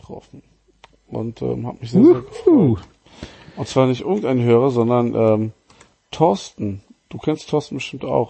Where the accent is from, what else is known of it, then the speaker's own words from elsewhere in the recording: Wuppertal, North Rhine-Westphalia, Germany; Und ich komme ja eigentlich aus Wuppertal, da hatten wir super leckeres Wasser.